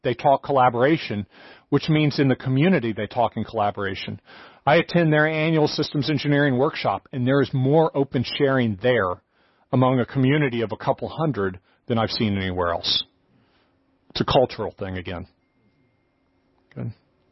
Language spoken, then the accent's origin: English; United States; they were free to say this to me because I'm an American.